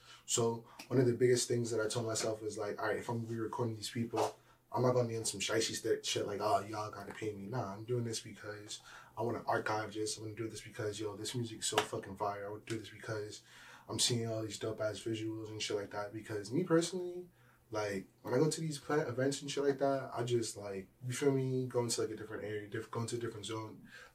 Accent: United States; born there; And I was conceived in Guyana, and I was born here in America, you know what I mean?

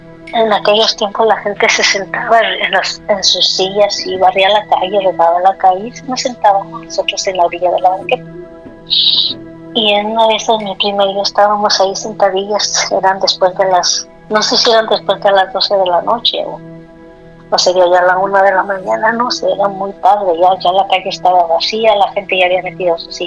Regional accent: Río Verde, San Luis Potosí, Mexico; Y yo soy de Río Verde, San Luis Potosí.

